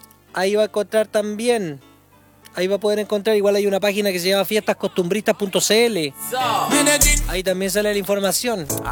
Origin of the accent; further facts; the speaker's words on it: Cabo Blanco, Los Ríos, Chile; ya me siento oriundo de Cabo Blanco. Aborigen de Cabo Blanco. Toda la vida Cabo Blanco. Ahí nací, mi familia es de Cabo Blanco. Somos todos de Cabo Blanco. Nací y criado en Cabo Blanco. Toda la vida Cabo Blanco, sí.